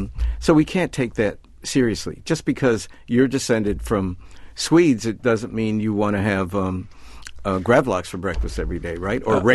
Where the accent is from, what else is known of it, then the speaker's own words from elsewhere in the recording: West Virginia, United States; Now, remember, I grew up in Appalachia, eastern West Virginia on the Potomac River.